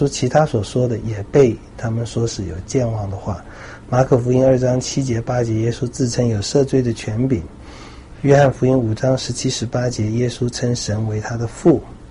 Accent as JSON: {"language": "Chinese", "country": "China", "said": "跟我们中国人用自供当做最好的证据是最不对的"}